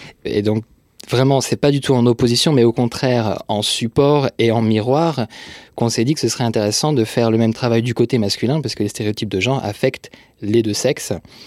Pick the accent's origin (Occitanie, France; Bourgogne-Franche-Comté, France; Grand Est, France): Bourgogne-Franche-Comté, France; also born or lived in Brittany; J'ai grandi en Franche-Comté, puis en Bretagne, enfin en province essentiellement. Je viens d'un un milieu, on va dire, moyen, une classe moyenne, plutôt éduquée